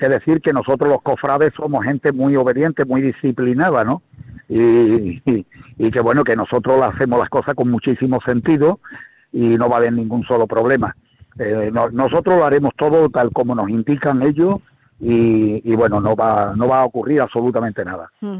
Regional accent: Andalusia, Spain; Todo el mundo conoce cómo somos los andaluces

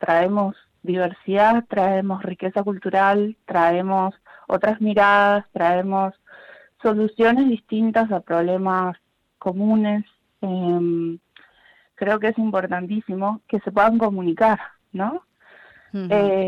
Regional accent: Argentina; now in Spain; y yo viví en Argentina toda mi vida hasta que vine para acá.

